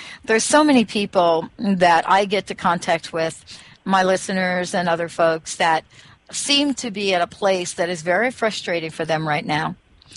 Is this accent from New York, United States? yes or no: yes; New York, United States; And when I was 5 years old, I grew up in the Bronx.